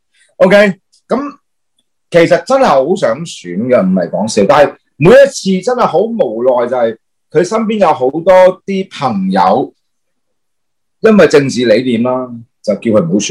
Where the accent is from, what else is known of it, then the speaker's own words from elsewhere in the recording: Hong Kong; 睇可唔可以说服到当权者去帮帮我哋香港人